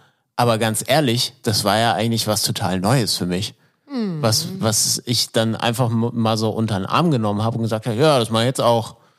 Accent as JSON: {"language": "German", "town": "Flensburg", "region": "Schleswig-Holstein", "country": "Germany", "said": "Also in Flensburg, da wo ich herkomme."}